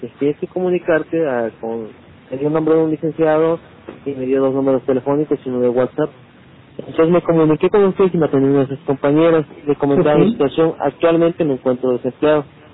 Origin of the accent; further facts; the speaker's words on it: Orizaba, Veracruz, Mexico; pero yo soy de Orizaba